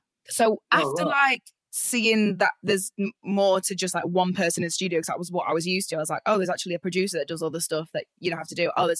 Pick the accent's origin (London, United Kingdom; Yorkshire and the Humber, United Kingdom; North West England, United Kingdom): North West England, United Kingdom; Stockport; I'm originally from Manchester. I grew up in Stockport. My mum lived there. My mum and dad aren't together. My dad's side of the family lived in kind of like Moss Side, Hume area.